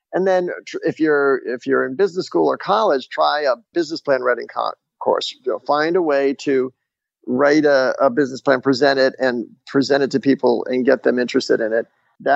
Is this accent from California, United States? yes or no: no; Wellesley, Massachusetts, United States; We lived not too far from a golf course when I was growing up in Wellesley, Massachusetts, and I would find all the stray golf balls and sell them back to the golfers.